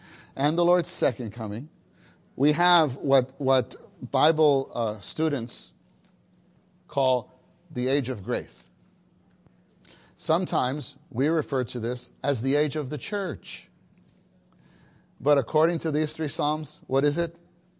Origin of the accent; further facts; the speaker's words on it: New York City, New York, United States; also born or lived in Southern California; I confess I am a city boy, born and raised in New York City